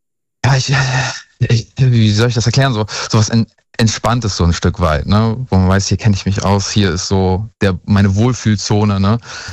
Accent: Düsseldorf, North Rhine-Westphalia, Germany; Düsseldorf.

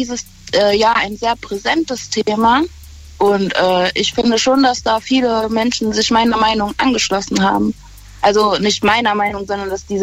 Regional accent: Neunkirchen, Saarland, Germany; Ich rufe aus Neunkirchen an.

